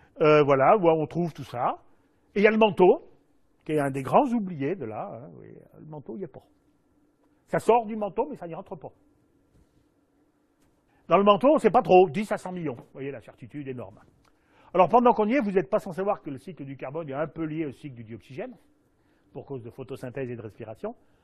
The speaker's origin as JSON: {"language": "French", "region": "Auvergne-Rhône-Alpes", "country": "France", "said": "moi je suis un Auvergnat."}